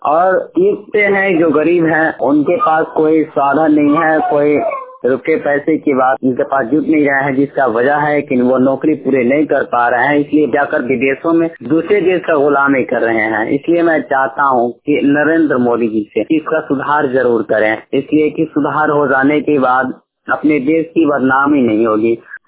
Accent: Bihar, India; मैं ग्राम रखवा प्रखंड फुलौरिया फोरचंद गढ़वा डिस्ट्रिक्ट गोपालगंज बिहार का निवासी हूँ।

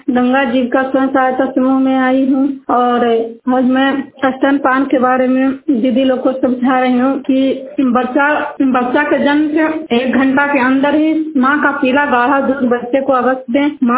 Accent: Bihar, India; मैं नालंदा जिला हिंसा प्रखंड के जूनियर गांव की निवासी हूं।

